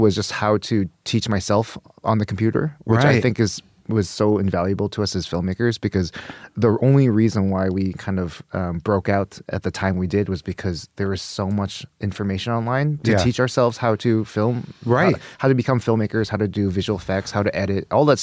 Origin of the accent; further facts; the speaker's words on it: Westborough, Massachusetts, United States; Right outside of Worcester.